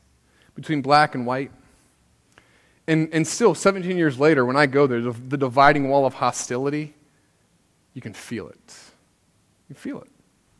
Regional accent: Cincinnati, Ohio, United States; You see, I grew up in Cincinnati

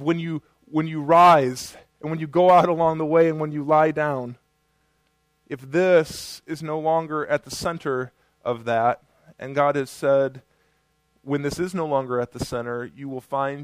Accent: Middlebury, Indiana, United States; I grew up in Middlebury, so I have a kind of a sense of what this means.

